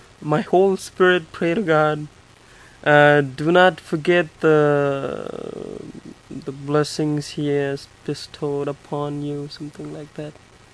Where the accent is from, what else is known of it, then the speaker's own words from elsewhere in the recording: Tamil Nadu, India; first language Tamil; English is a second language; come from the very tip of the triangle. Lived 10 minutes off the beach. Was raised a Christian. My mother tongue is Tamil. But I live right off the border of another state which speaks a different language.